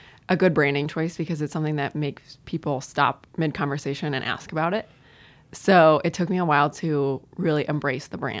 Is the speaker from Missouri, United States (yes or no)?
yes; St. Louis, Missouri, United States; So I grew up in St. Louis.